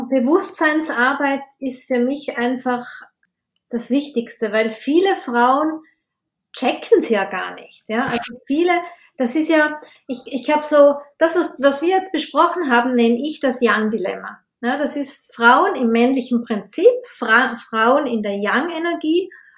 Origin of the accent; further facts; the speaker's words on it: Austria; also Mutterschutz oder Karenz heißt es bei uns in Österreich